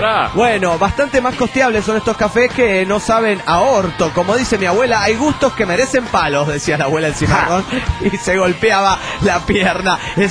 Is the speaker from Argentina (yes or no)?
no; Hermosillo, Sonora, Mexico; de Hermosillo.